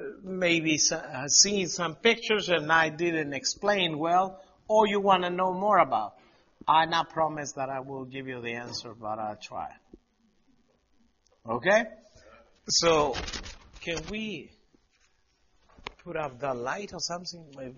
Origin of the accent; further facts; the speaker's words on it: Bolivia; now in Canada; I was born and raised in Bolivia, in a small little town down there.